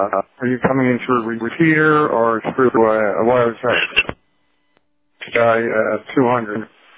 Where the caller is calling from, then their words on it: Florida, United States; Dave, I'm copying you from Florida.